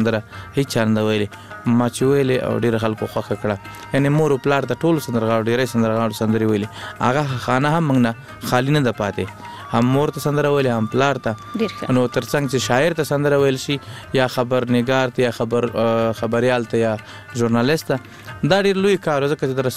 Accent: Laghman, Afghanistan; also born or lived in Kunduz; زمونږ اصلا د لغمان ولایت یو بیاتلی کندوز ته د ناقلونو په دوره کې

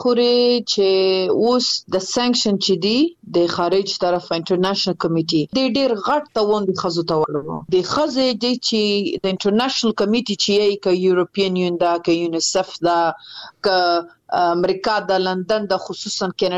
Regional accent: Afghanistan

